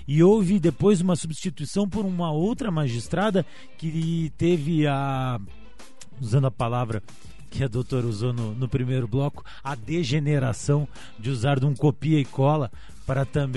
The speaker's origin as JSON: {"language": "Portuguese", "town": "Curitiba", "region": "Paraná", "country": "Brazil", "said": "Nós somos aqui de Curitiba"}